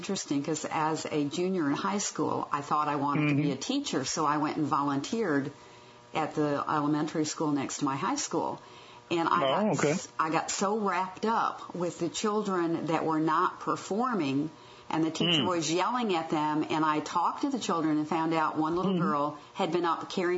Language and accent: English; Michigan, United States; I didn't have one in my school growing up in Michigan